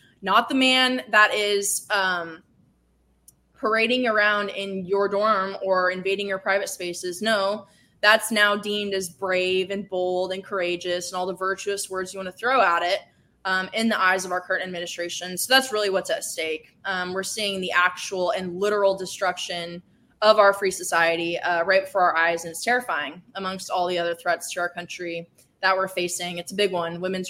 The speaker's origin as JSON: {"language": "English", "region": "Illinois", "country": "United States", "said": "Another example I will give is a personal example, which happened in my home state of Illinois."}